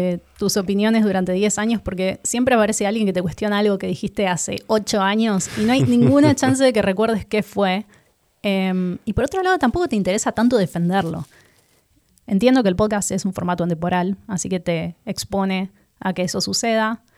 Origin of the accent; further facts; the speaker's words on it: Buenos Aires, Argentina; now in Sweden; nosotros somos argentinos, ambos de Buenos Aires. Ya se deben haber dado cuenta por nuestros acentos y nuestro violento sentido del humor.